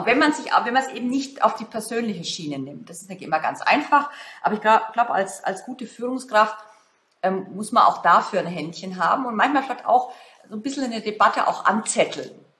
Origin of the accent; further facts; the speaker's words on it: Germany; da tun wir uns als Deutsche übrigens auch schwer, dass wir so ein bisschen Gesicht verlieren